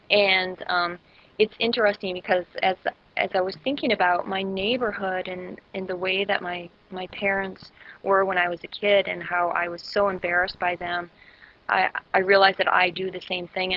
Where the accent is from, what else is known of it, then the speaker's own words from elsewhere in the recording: Chippewa Falls, Wisconsin, United States; Sure. I grew up in Chippewa Falls. It was a typical small town, really safe, peaceful.